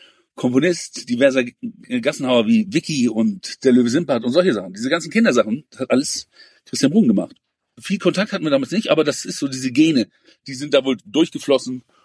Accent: Northern Germany, Germany; Ja, also ich bin ja aufgewachsen so in Norddeutschland

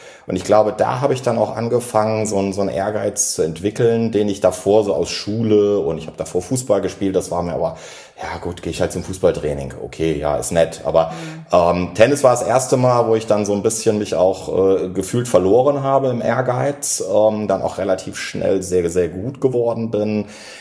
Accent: Heidelberg, Baden-Württemberg, Germany; ich komme aus Heidelberg ursprünglich und kenne den Kraichgau eigentlich wie meine Westentasche.

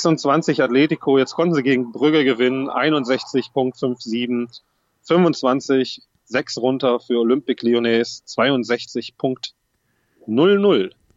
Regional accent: Wolfsburg, Lower Saxony, Germany; Auch immer wieder schön. Ist meine Heimat Wolfsburg.

